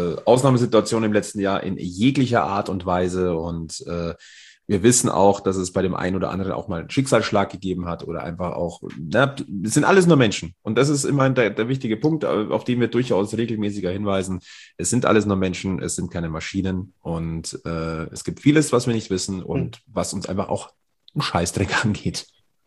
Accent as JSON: {"language": "German", "region": "Bavaria", "country": "Germany", "said": "Als Bayer, ja, das Kunstwerk Abelshauser."}